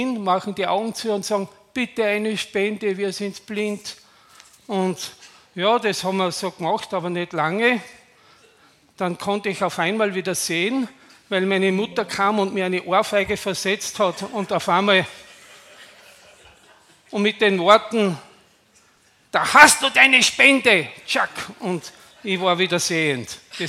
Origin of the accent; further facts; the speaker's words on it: Graz, Styria, Austria; Ich bin ja in Graz aufgewachsen und einige von euch waren ja schon in Graz und wissen auch, in welcher Straße ich aufgewachsen bin. In der Sporgasse heißt die, die direkt zum Schlossberg hochführt.